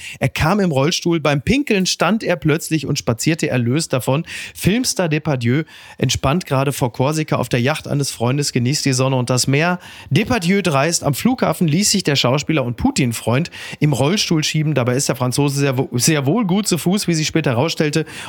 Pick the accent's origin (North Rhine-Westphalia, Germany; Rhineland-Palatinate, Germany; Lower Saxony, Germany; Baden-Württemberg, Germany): North Rhine-Westphalia, Germany; Henrichenburg; also in meinem Heimatdorf in Henrichenburg gibt es eine Kartoffel in derselben Größe.